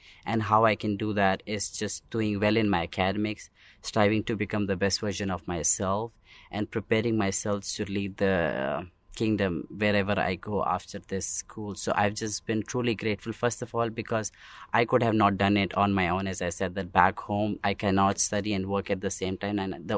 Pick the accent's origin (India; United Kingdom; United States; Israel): India; New Delhi, Delhi; I'm from India, New Delhi.